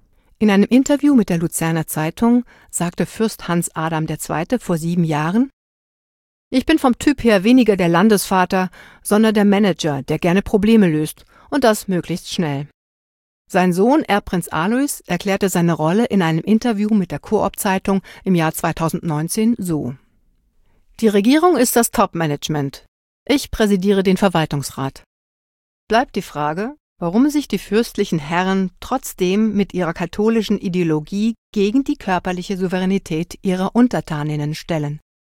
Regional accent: Liechtenstein; Mein Heimatland pflegt eine gesellschaftspolitische Schlusslichttradition. 1984 war es das letzte Land Europas, das das Frauenstimmrecht einführte

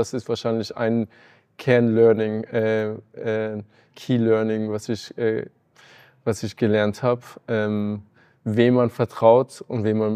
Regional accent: Munich, Bavaria, Germany; mein Vater ist ursprünglich, also seine Familie aus Polen, das heißt eine bunte Mischung. Aber ich bin letztendlich hier in München zur Schule gegangen, Grundschule und Gymnasium

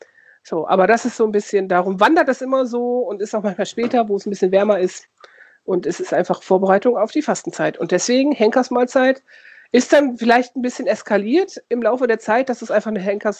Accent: Lower Saxony, Germany; Aber ich komme ja aus dem Dorf bei Osnabrück

